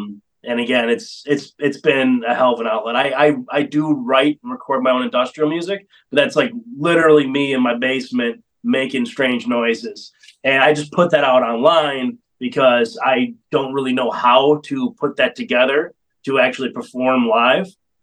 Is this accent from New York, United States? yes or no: yes; Buffalo, New York, United States; You know, I am from Buffalo, more Niagara County, but, you know, same difference.